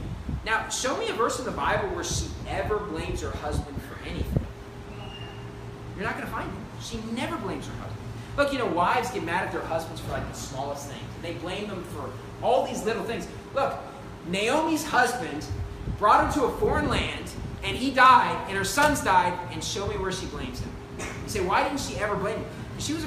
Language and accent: English; West Virginia, United States; I love West Virginia because I'm from West Virginia. I know the area.